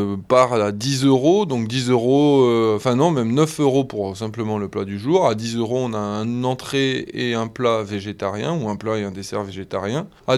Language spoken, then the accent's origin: French; Saint-Affrique, Occitanie, France; born there; moi je suis Aveyronnais, moi je suis né ici, moi je suis né à Sainte-Afrique en 83, fils de gens qui viennent d'ailleurs, ça s'entend à mon accent, non?